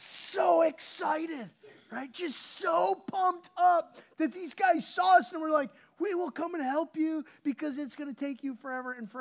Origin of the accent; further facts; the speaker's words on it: Wisconsin, United States; When I was growing up, I'm from Wisconsin, and I've used these analogies like snow stuff before, right, and some stories.